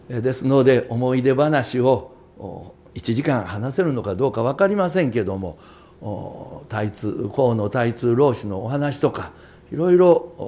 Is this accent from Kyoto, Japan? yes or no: no; Nagoya, Aichi, Japan; 私は生まれは愛知県、名古屋です。中村区、亀島でございます。ですのでもうこの辺はよく知ってます。